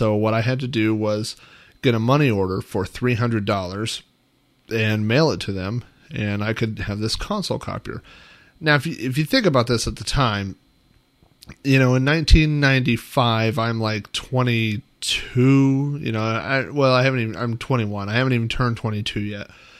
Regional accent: Oklahoma, United States; as a kid and growing up in the Midwest, in the middle of Oklahoma

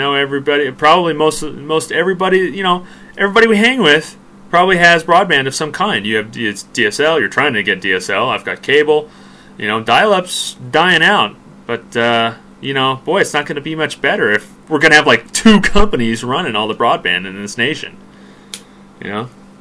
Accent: United States; I'm just an American loving convenience.

